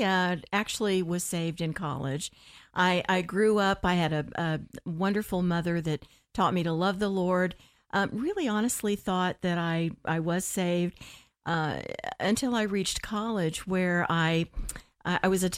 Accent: Florida, United States; also born or lived in Ohio; I was born in Ohio. We moved down here from Ohio at a very, very early age. So I actually claim Florida as my

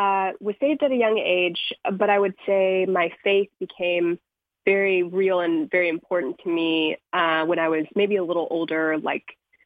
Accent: Paducah, Kentucky, United States; Sure. So I grew up in a small town called Paducah, Kentucky.

